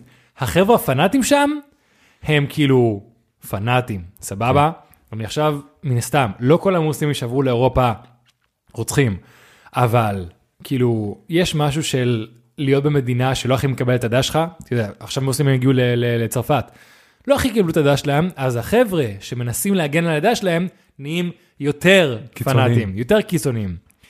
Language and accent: Hebrew; Spain; האמת שגם זה משהו מאיך שגדלתי בספרד, תמיד הקטע של לדבר עברית זה היה משהו קצת עקרוני.